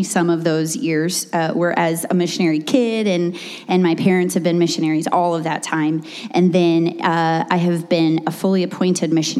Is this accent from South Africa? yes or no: yes; South Africa; And so I loved growing up in South Africa. I still love it.